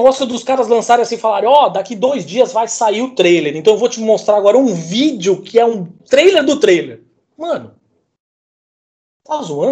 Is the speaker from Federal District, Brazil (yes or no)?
no; Santos, São Paulo, Brazil; da cidade de Santos, que é onde eu nasci, onde eu morava, para trabalhar aqui em São Paulo.